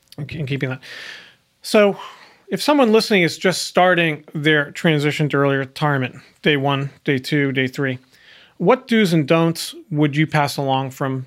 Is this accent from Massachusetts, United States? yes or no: yes; Massachusetts, United States; I took our son, our youngest is 17, up to my hometown last weekend up north of Boston where I grew up. So I grew up poor as well.